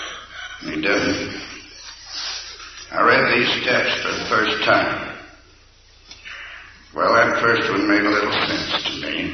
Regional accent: Washington, District of Columbia, United States; And I am from Washington, D.C.

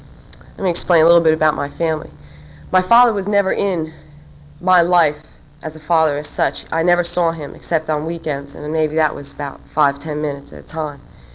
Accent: New Jersey, United States; I am from New Jersey.

